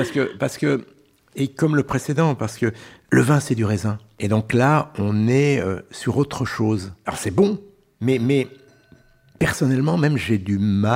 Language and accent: French; Pays de la Loire, France; born there; Ah, je suis né en Vendée.